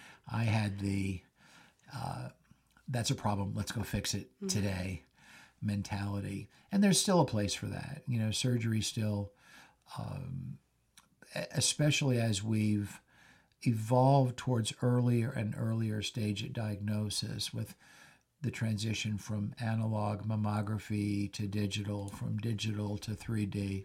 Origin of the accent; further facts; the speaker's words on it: Louisiana, United States; You do know I'm not only 33 years old, but I'm from Louisiana.